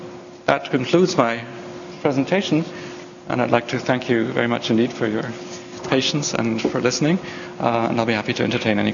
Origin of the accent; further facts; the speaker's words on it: Germany; English is a second language; in Germany, my home country